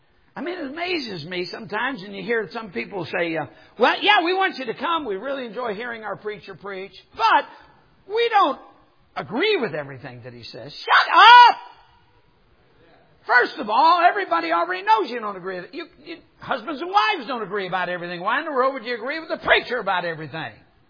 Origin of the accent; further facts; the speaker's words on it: United States; I'm an American. I praise God that I was able to be brought up in America.